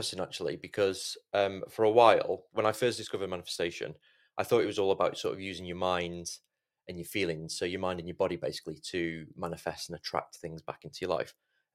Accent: Stoke-on-Trent, West Midlands, United Kingdom; I was born in Stoke-on-Trent. Grew up in Stoke-on-Trent.

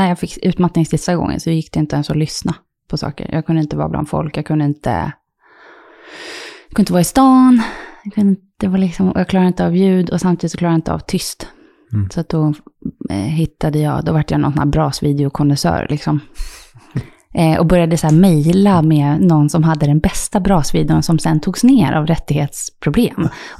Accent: Canary Islands, Spain; now in Sweden; Mamma från Finland och pappa är från, han födde Venezuela. Med, och jag är uppvuxen i Spanien också på Kanarieöarna.

